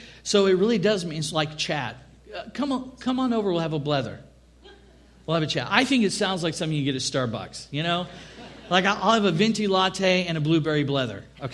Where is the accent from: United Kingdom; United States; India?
United Kingdom; Scotland; I love Scotland. I am Scottish.